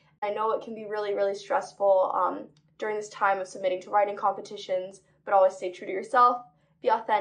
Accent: San Diego, California, United States; I'm a writer from San Diego, California, and a current freshman at Harvard University studying economics and English.

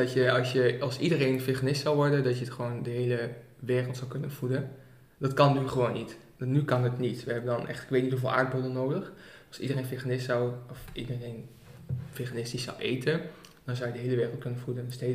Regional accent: Almelo, Overijssel, Netherlands; maar toen zaten we dus bij een café-achtig iets in Almelo, waar ik vandaan kom.

